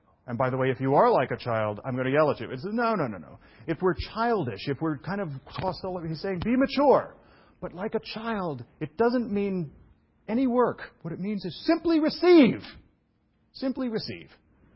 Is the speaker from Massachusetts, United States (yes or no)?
no; New York, United States; I'm from New York.